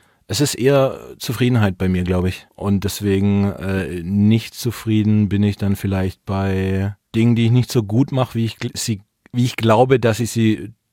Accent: Baden-Württemberg, Germany; als Schwabe

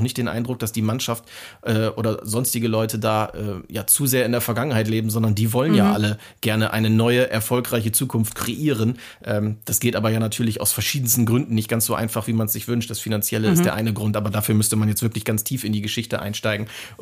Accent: Bremen, Germany; ich komme aus Bremen

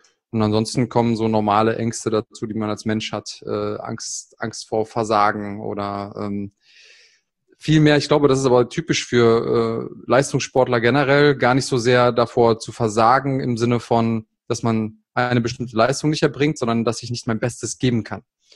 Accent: Munich, Bavaria, Germany; born there; also born or lived in Bonn; Also ich habe ja schon überall gewohnt, geboren in München, in einer Großstadt, in einem kleinen Kuhkaff mit mehr Kühen und Schafen als Einwohnern, menschlichen Einwohnern, in mittelgroßen Städten. Also ich war schon überall, in Bonn habe ich gewohnt

